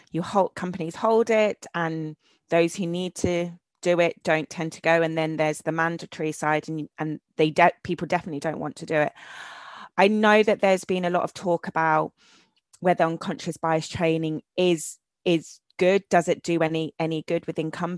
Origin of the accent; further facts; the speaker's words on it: London, United Kingdom; I'm from Southwest London, you know, and people go, no, where are you really from? And I'm like, yeah, I was born and bred in Southwest London.